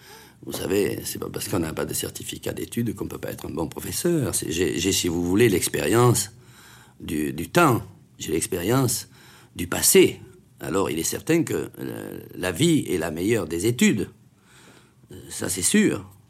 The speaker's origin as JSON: {"language": "French", "region": "Southern France", "country": "France", "said": "il faut voir... que je suis méridional."}